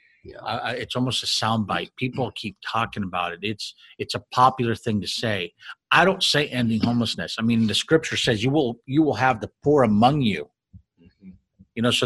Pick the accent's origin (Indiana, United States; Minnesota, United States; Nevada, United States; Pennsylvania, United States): Minnesota, United States; Minneapolis; now in Bakersfield, United States; About myself, I grew up in Minneapolis. We've been in California now for about 11 years.